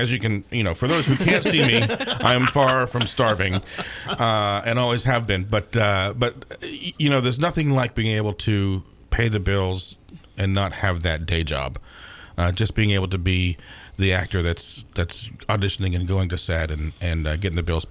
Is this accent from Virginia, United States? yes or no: yes; Lynchburg, Virginia, United States; So I want to bring it back to Lynchburg and show my hometown folks, hey, I'm actually doing something.